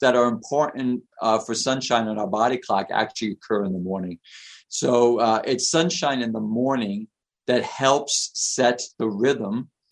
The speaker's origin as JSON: {"language": "English", "town": "Queens", "region": "New York", "country": "United States", "tie": "born or raised there", "said": "And I lived in New York. I grew up in Queens. You walk to school in Queens, right?"}